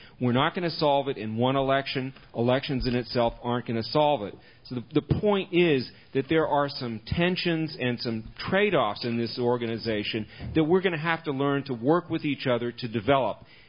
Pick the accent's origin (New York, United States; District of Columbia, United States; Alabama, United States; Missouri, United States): District of Columbia, United States; Washington; I'm from Washington, D.C. I go back there